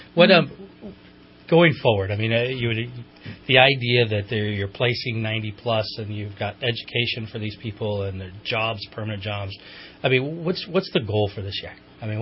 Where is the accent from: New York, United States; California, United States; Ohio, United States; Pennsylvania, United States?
Pennsylvania, United States; Reading; this feels like when I was growing up in Reading. It was rainy for extended periods of time